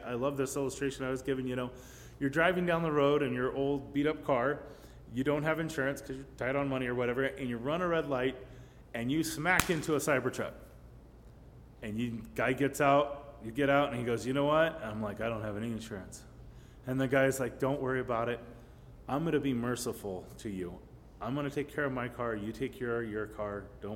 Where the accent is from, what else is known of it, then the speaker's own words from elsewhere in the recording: Missouri, United States; born there; I know I was born in Missouri. I think their logo is Show Me State, right?